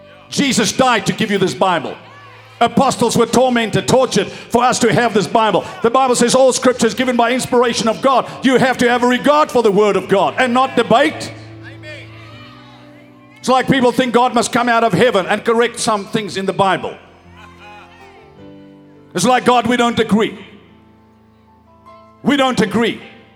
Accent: Free State, South Africa; Now, I'm an Afrikaner from the Free State.

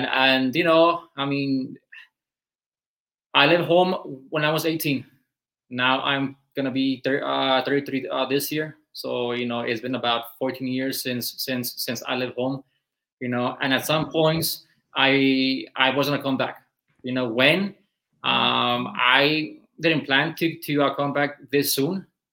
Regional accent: El Paso, Texas, United States; So actually, I mean, I was born here in El Paso. I was here all the way till I was 18 and then left for college to play, you know, to go play college soccer.

